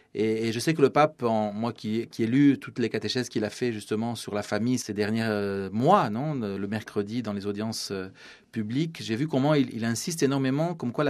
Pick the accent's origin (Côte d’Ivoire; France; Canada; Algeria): France; Moi, je suis français, je travaille au Moyen-Orient.